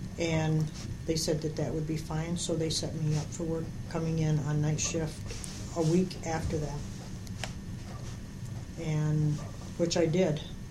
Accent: Eaton Rapids, Michigan, United States; I was born and raised around the Eaton Rapids area, which is about 18 miles from Lansing, south of here.

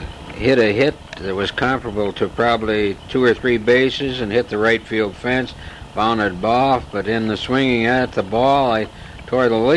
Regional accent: Monroe, Michigan, United States; also born or lived in Wyandotte; My life started, as far as I recollect, in the city of Monroe, being too young where I was born in Wyandotte to remember any of that status.

